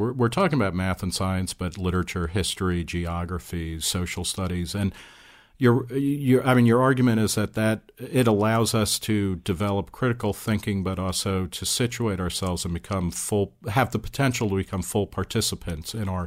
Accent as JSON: {"language": "English", "region": "New Jersey", "country": "United States", "tie": "born or raised there", "said": "when I grew up in New Jersey, and I actually went to Catholic school."}